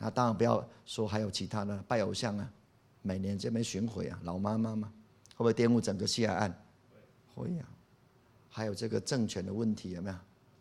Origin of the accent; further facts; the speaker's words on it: Puli, Nantou County, Taiwan; 我从小住在很漂亮的地方，就埔里嘛，山明水秀嘛。